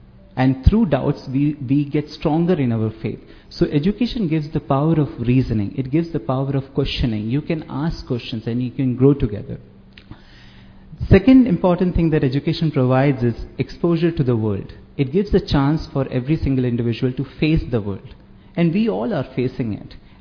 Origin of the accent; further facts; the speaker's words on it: India; I am from India. In India, Christians are minorities. We are only 3%.